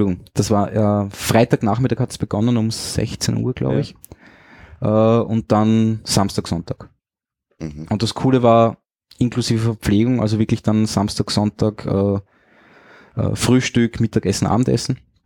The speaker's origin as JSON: {"language": "German", "country": "Austria", "said": "wir als Österreicher sind da jetzt nicht so up to date"}